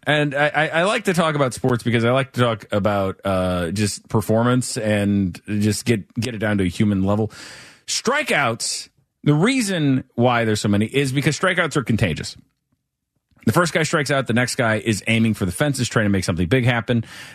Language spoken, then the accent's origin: English; St. Louis, Missouri, United States; I grew up in St. Louis